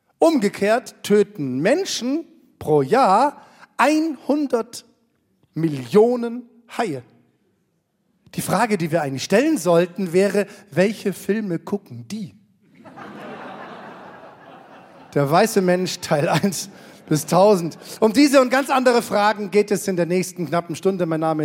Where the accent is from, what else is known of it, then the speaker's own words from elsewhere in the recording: Bavaria, Germany; gerade in meinem Heimatbundesland Bayern